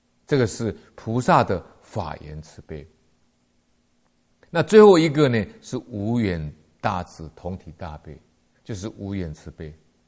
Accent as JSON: {"language": "Chinese", "country": "China", "said": "在我们中国人呢，称这种人呢叫圣贤，大圣大贤"}